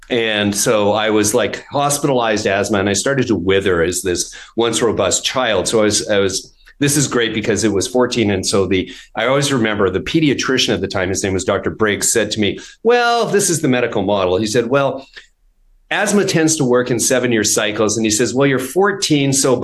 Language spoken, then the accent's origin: English; Winnipeg, Manitoba, Canada; I was a kid growing up in Winnipeg and pretty good little athlete at the time.